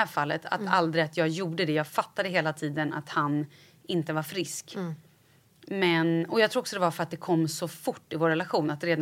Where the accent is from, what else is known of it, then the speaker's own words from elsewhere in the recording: Vallentuna, Stockholm County, Sweden; Och då så jag är uppvuxen i Vallentuna.